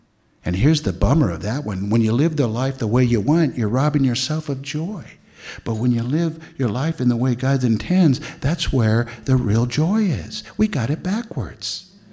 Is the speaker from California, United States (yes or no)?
yes; Chico, California, United States; College days, Chico, my hometown. First grade all the way through college, okay?